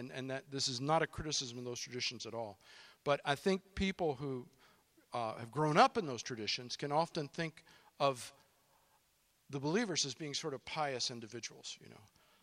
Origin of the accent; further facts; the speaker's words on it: the South, United States; That's right, I can say that I'm from the South.